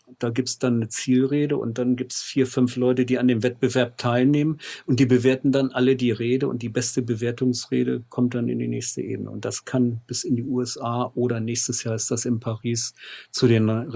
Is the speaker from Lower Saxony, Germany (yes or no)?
yes; Hameln, Lower Saxony, Germany; born there; Und ich bin in Hameln geboren